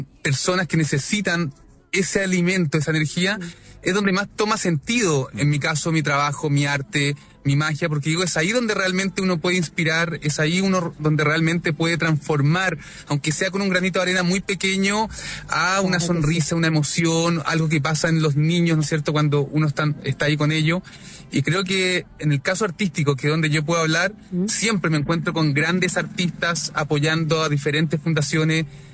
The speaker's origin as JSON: {"language": "Spanish", "country": "Chile", "said": "Yo creo que somos los chilenos solidarios."}